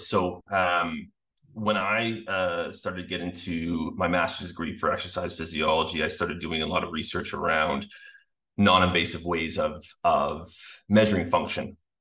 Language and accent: English; Canada; I'm from Canada.